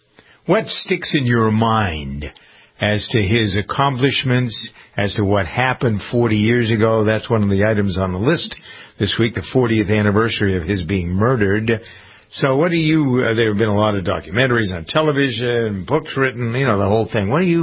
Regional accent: Massachusetts, United States; Here where I am in New England, Moderna is headquartered in my hometown

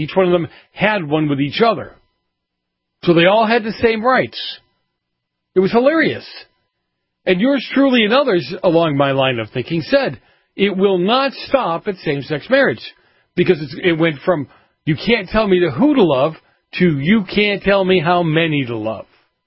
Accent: Massachusetts, United States; And it was in Massachusetts, figured it'd be my home state to figure out how to make this happen.

